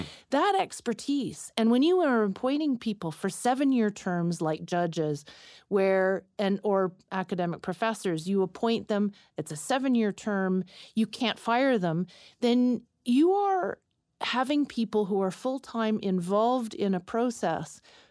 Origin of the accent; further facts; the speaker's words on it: Canada; Truth be told, as a Canadian